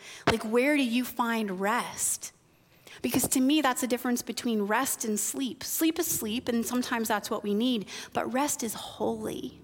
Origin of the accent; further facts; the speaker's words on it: Indiana, United States; My dad, I'm from Northwest Indiana.